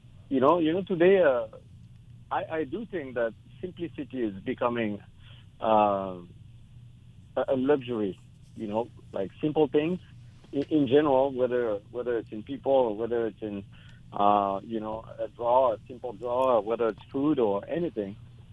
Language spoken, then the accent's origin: English; Toulouse, Occitania, France; English is a second language; now in United States; You know, I'm born and raised in Toulouse, so I've seen Toulouse sausage pretty much my entire childhood.